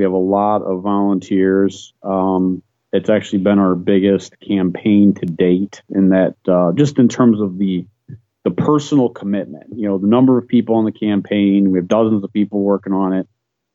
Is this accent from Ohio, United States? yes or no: yes; Perrysburg, Ohio, United States; I'm from Perrysburg, Northwest Ohio, and we have a water issue in Lake Erie.